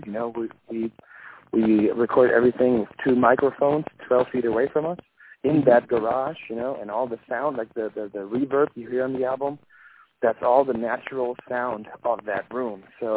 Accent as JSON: {"language": "English", "country": "Germany", "said": "we're like from Germany, you know, like we're young dudes from Germany."}